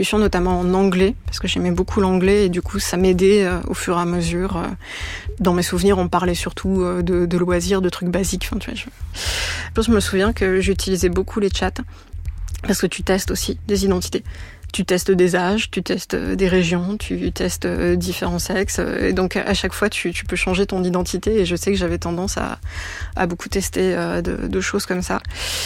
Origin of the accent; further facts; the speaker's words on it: Hauts-de-France, France; born there; Je suis née en 88, dans l'Aisne.